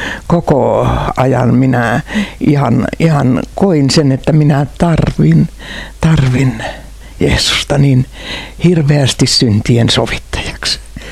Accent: Pertunmaa, South Savo, Finland; Olen pertunmaalainen ja olen syntynyt Pertunmaalla ja olen elänyt täällä ja olen täyttänyt 80 vuotta

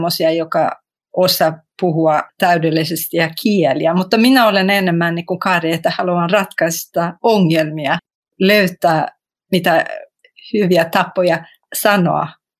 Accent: Sweden; first language Swedish; Finnish is a second language; Joo, minä olen ruotsalainen ja mun äidinkieli on ruotsia.

